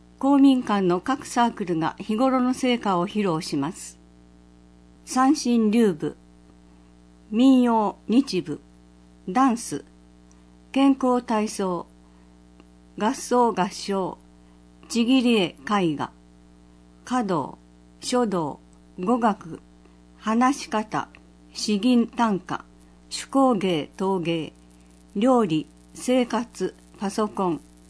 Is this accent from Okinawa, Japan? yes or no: yes; Urasoe, Okinawa, Japan; 生まれも育ちも浦添市ですが、恥ずかしながら先日初めて浦添グスクへ行きました。